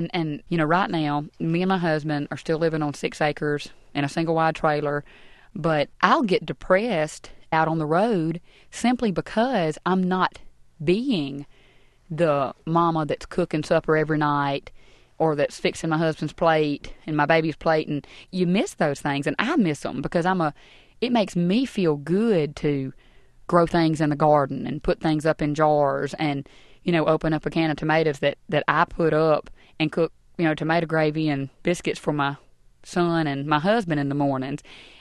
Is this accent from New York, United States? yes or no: no; Coffeyville, Alabama, United States; Rory's Radio kind of links back to growing up in Coffeyville, Alabama, and being such a rootsy person from the time I was just a little bitty thing.